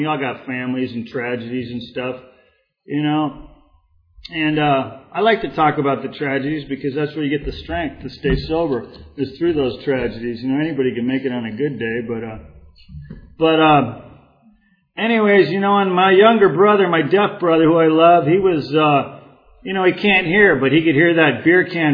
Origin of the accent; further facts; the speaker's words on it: Oxnard, California, United States; I was from Oxnard, and I met some girl in the program and dated her.